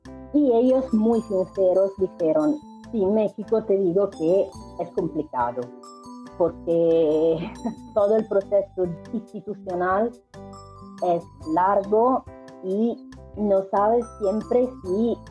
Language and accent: Spanish; Italy; Somos italianos los dos, pero queremos mucho viajar y todo.